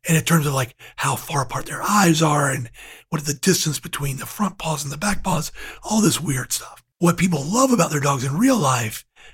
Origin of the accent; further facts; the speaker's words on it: Georgia, United States; even from afar, growing up in Georgia and being a big SEC fan